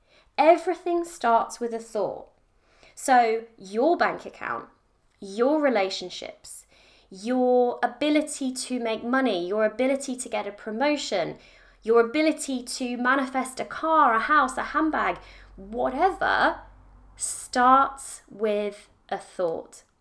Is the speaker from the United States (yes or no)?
no; United Kingdom; I'm so British, I know. I drink tea and I talk about the weather.